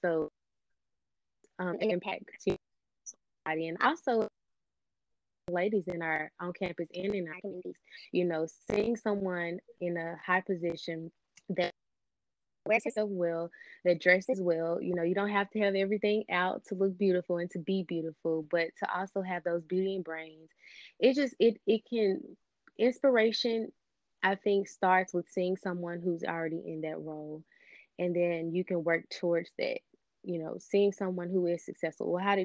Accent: Memphis, Tennessee, United States; moved away as an adult; now in Dallas-Fort Worth, United States; born and raised in Memphis, Tennessee.

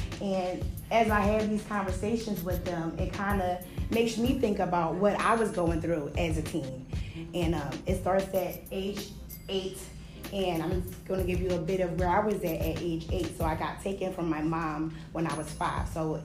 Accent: Philadelphia, Pennsylvania, United States; I know that I'm from North Philadelphia.

